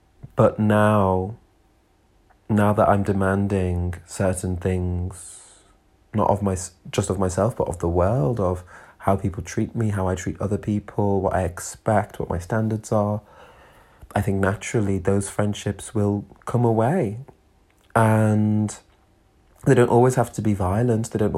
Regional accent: North West England, United Kingdom; This is where I grew up. I grew up in the Northwest. I grew up around Northwest accents, Northwest culture, Northwest people.

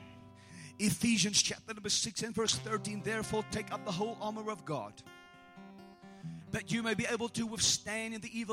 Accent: Port Elizabeth, Eastern Cape, South Africa; now in -; Kataza is tormenting. That's a Port Elizabeth word. I come from Port Elizabeth.

